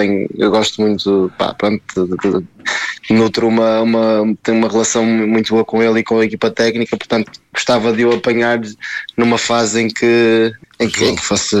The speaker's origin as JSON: {"language": "Portuguese", "region": "Braga", "country": "Portugal", "tie": "born or raised there", "said": "A minha terra natal é mesmo Braga."}